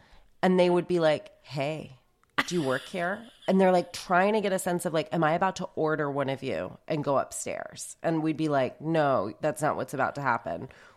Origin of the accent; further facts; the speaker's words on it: Denver, Colorado, United States; Where are you from? And I was like, Denver.